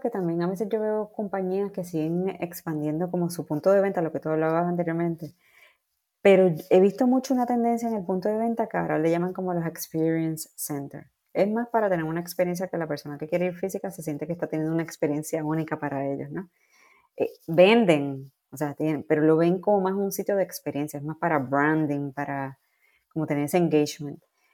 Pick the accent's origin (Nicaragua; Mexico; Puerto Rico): Puerto Rico; born there; más donde yo nací, ¿no? Volver a Puerto Rico a hablar de cosas que me gustan mucho